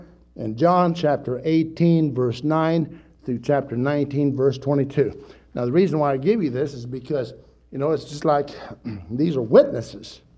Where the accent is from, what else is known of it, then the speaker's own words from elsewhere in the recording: Midwest, United States; I mean, I'm from the Midwest.